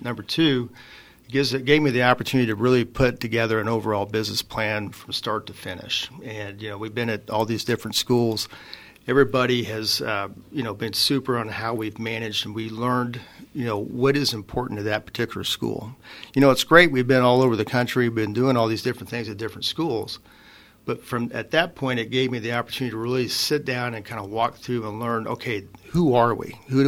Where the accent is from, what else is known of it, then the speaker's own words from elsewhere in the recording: Belleville, Kansas, United States; also born or lived in New Orleans, United States; Well, we grew up originally down in New Orleans, and then we moved to Belleville, Kansas, and lived up there, went to high school